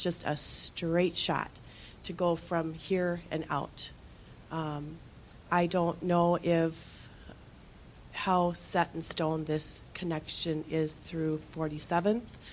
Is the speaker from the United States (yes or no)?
yes; California, United States; I grew up in California.